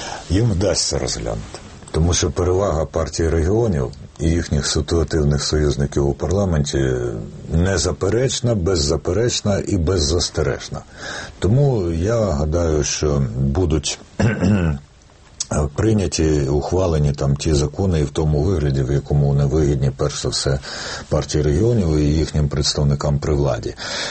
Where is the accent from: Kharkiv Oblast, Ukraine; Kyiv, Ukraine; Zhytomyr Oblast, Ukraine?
Kyiv, Ukraine; як киянин, я хочу, щоб у нас в місті відбулися вибори